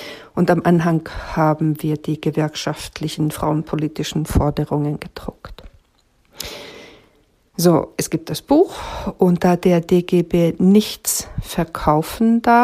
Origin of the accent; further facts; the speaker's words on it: Finland; born there; first language Finnish; German is a second language; Ich bin Autorin, Verlegerin und Schreibkursleiterin. Und ich bin gebürtige Finnin, also ist Deutsch nicht meine Muttersprache. Mittlerweile schreibe ich auf Deutsch.